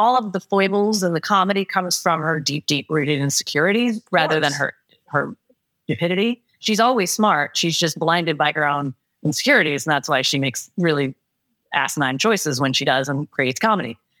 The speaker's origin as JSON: {"language": "English", "region": "New York", "country": "United States", "said": "I want to live in New York. I'm a New Yorker. My kids are New Yorkers."}